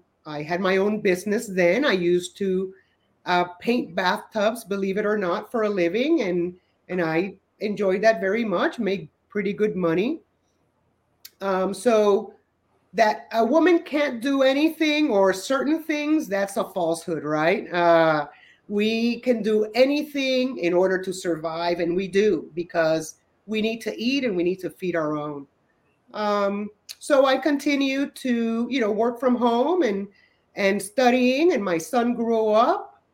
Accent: Puerto Rico; born there; I was born in Puerto Rico many, many years ago, and I love my country.

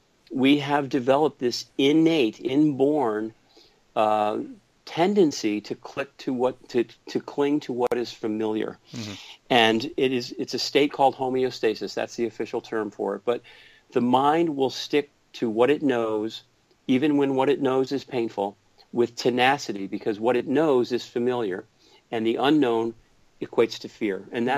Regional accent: New England, United States; now in California, United States; I grew up on the East Coast of New England, you know, which is much more provincial than many parts of the country.

